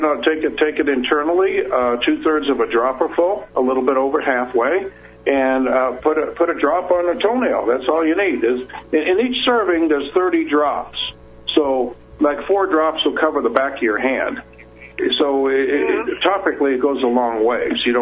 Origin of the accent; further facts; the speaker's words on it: Littleton, Colorado, United States; I said, yeah, he's in my hometown, Littleton, Colorado.